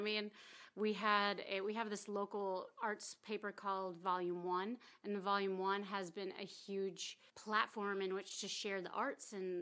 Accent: Eau Claire, Wisconsin, United States; I'm from Eau Claire, Wisconsin, and in my hometown, there's a beautiful theater called Pablo Center for the Arts

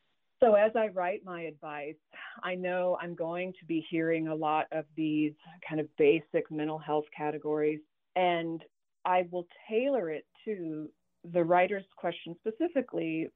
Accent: Fayetteville, Arkansas, United States; You know, I'm from Fayetteville. I lived there for 30 years. My parents still live there.

